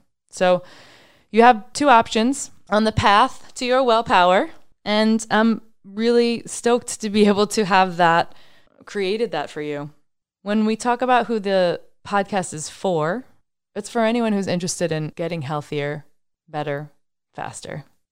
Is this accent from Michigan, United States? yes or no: no; New York, United States; I grew up on Long Island.